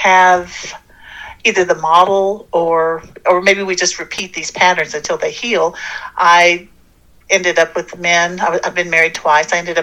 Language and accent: English; Texas, United States; My family, I grew up in Texas, and they'd say … come over here and hot hand me